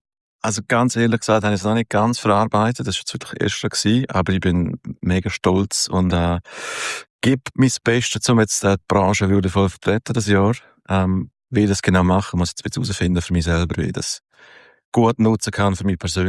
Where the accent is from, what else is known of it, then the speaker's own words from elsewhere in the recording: Chur, Graubünden, Switzerland; also born or lived in Domleschg; aufgewachsen bin in Chur und dann später im Domleschg und dann aber relativ früh dann mal weg.